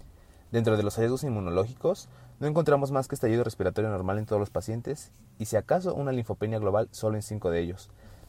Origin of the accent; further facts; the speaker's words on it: Mexico; nosotros como mexicanos tenemos la vacuna de BCG